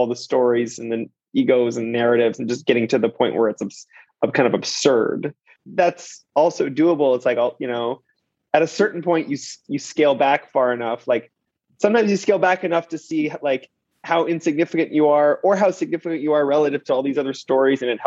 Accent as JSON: {"language": "English", "region": "Quebec", "country": "Canada", "tie": "born or raised there", "said": "From my hometown. Who's from my home? You know, from Quebec."}